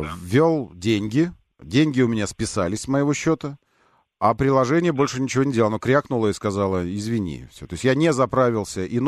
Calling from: Moscow, Russia; я из Москвы звоню.

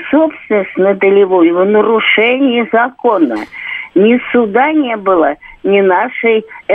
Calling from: Moscow Oblast, Russia; из Подмосковья.

